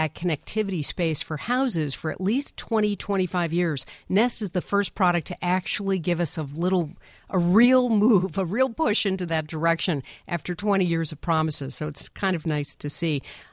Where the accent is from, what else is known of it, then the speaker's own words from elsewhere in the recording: Chicago, Illinois, United States; I have been hanging around Chicago my entire life. I'm about as local as can get. I was raised in Lakeview.